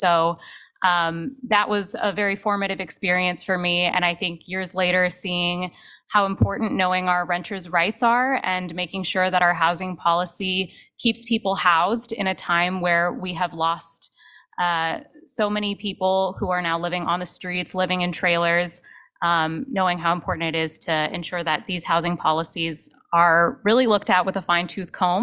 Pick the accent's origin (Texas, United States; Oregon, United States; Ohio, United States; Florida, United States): Oregon, United States; Portland; I am a policy advocate at Hunger Free Oregon, and I grew up in Portland.